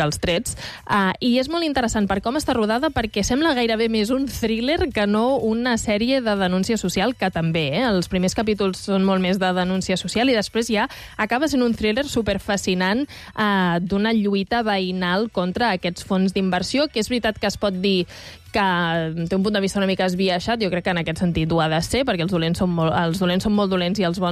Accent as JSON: {"language": "Catalan", "town": "Barcelona", "region": "Catalonia", "country": "Spain", "said": "els que vivim a Barcelona i som de Barcelona"}